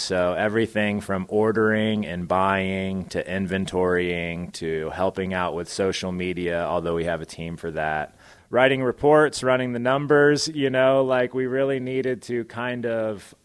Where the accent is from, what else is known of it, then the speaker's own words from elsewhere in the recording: Marietta, Georgia, United States; now in Whitefish, United States; Well, I'm from Marietta, Georgia, just a little bit north of Atlanta.